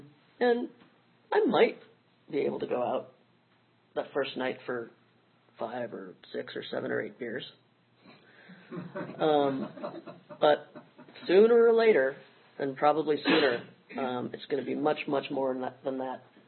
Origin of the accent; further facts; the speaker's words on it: Midwest, United States; I grew up in the Midwest in a town about 3 hours south of Chicago.